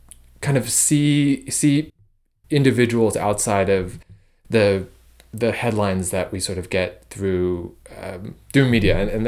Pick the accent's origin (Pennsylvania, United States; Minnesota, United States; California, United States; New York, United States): New York, United States; Brooklyn; moved away as an adult; now in Seattle, United States; for me, I grew up in Brooklyn, and I spent all of my life there until going to college.